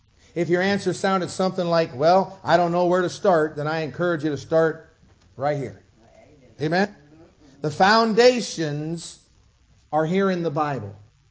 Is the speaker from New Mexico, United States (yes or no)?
no; Pompano Beach, Florida, United States; When I grew up down in Deerfield, Pompano Beach